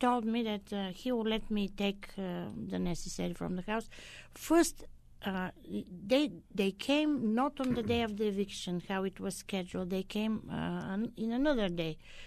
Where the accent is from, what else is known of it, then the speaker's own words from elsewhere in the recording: Bulgaria; born there; English is a second language; I was born in Bulgaria, which is in north of Greece, in southeastern Europe.